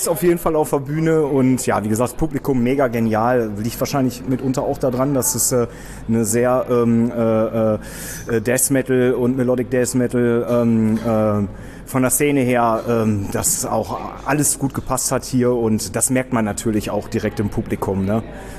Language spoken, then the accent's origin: German; Gelsenkirchen, North Rhine-Westphalia, Germany; Aus Gelsenkirchen.